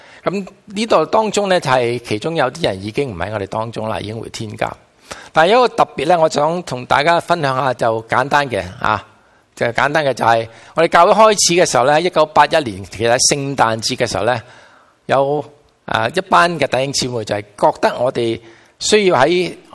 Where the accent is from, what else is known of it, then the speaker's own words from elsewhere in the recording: Guangdong, China; 所以我哋广东人咧